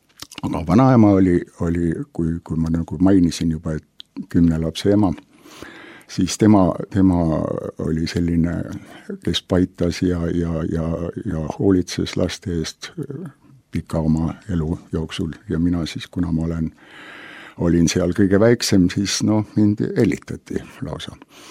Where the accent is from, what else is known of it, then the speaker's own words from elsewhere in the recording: Märjamaa, Rapla County, Estonia; Ma olen Läänemaa pärit sündinud. Märjamaa meil on ikkagi Läänemaa, kuigi ta praegu kuulub nagu Rapla maakonna alla, aga siis ta oli ikkagi Läänemaa ja Märjamaa rajoon ja oblast ja mis ta kõik on olnud. Ja siis hakkasin Märjamaa keskkoolis käima.